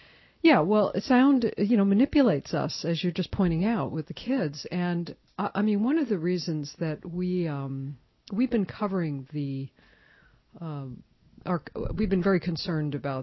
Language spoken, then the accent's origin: English; Brooklyn, New York, United States; Incidentally, I'm from Brooklyn. But not when it was the way it is where it is now. It was very Jewish when I was there.